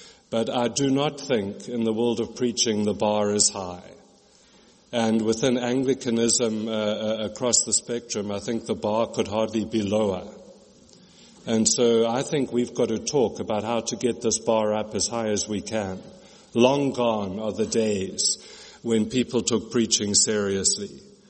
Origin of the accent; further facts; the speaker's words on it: South Africa; I grew up in South Africa, was ordained in the Church of England in South Africa, which I still am officially ordained there